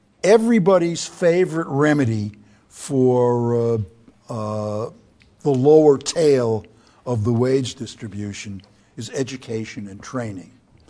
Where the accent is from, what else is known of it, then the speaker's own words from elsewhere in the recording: United States; It's interesting to me as an American that the U.S., which prides itself on rags-to-riches stories, provides the least upward mobility of these countries.